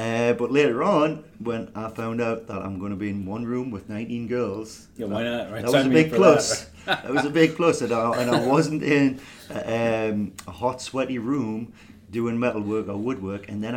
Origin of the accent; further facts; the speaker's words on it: Newcastle upon Tyne, North East England, United Kingdom; But I'm from the northeast of England, a place called Newcastle upon Tyne